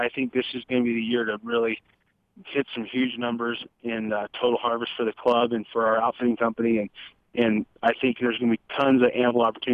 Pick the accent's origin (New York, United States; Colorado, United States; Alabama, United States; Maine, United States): Colorado, United States; I grew up here in Colorado native, and my dad ran a couple duck clubs here in the Front Range.